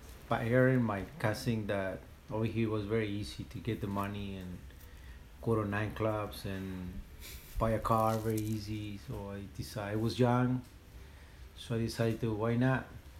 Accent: San Francisco del Rincón, Guanajuato, Mexico; San Francisco, Rincón, Guanajuato, Mexico.

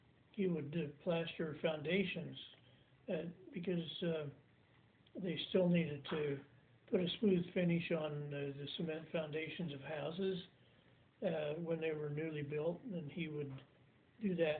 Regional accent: Lewiston, United States; Well, I grew up in Lewiston for a while.

